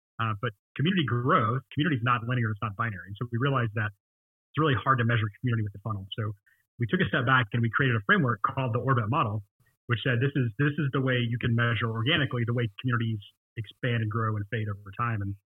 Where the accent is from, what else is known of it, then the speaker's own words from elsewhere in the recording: Memphis, Tennessee, United States; moved away as an adult; also born or lived in San Francisco; So I moved from Memphis, Tennessee, where I grew up, moved to San Francisco to join Keen